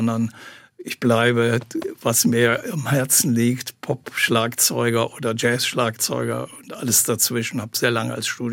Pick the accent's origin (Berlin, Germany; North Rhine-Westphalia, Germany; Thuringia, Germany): North Rhine-Westphalia, Germany; Aachen; Zuerst in meiner Heimatstadt in Aachen, später dann in Köln.